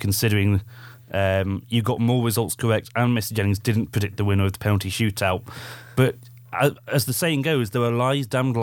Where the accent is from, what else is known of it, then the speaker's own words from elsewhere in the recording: England, United Kingdom; Maybe I'm biased because I'm English